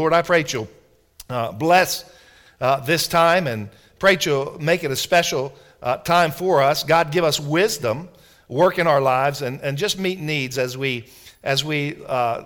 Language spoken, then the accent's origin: English; Washington, District of Columbia, United States; I grew up in right in the Washington, D.C. area.